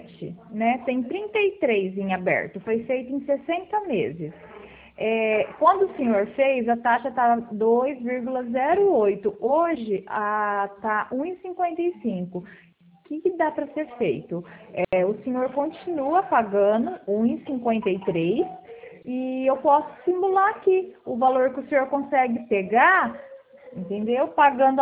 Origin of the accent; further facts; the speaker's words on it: Tupi Paulista, São Paulo, Brazil; Não, eu sou de Tupi Paulista.